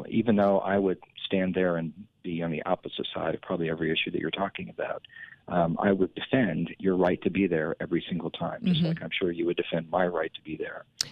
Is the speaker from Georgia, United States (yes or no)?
no; Sublette, Kansas, United States; Yeah, I grew up in Sublette, you know, down by God City, Garden City, liberal.